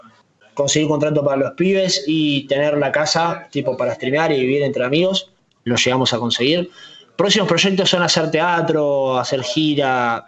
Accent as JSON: {"language": "Spanish", "town": "Avellaneda", "region": "Buenos Aires Province", "country": "Argentina", "tie": "born or raised there", "said": "Yo vengo de Avellaneda y a mí tengo mucho sentido de pertenencia por mi barrio, por Avellaneda. Me siento muy parte de mi barrio."}